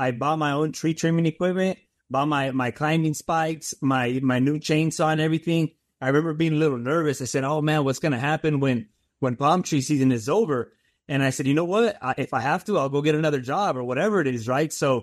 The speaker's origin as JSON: {"language": "English", "town": "Palm Springs", "region": "California", "country": "United States", "lives_now": "Miami, United States", "said": "I'm 29 years old. I live in Miami, Florida, and I'm originally from Palm Springs, California."}